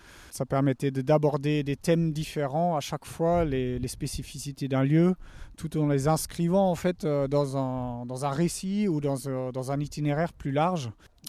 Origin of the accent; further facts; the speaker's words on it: North Rhine-Westphalia, Germany; now in Paris, France; En Allemagne, j'ai grandi dans un village plutôt à la campagne, oui, près de Düsseldorf.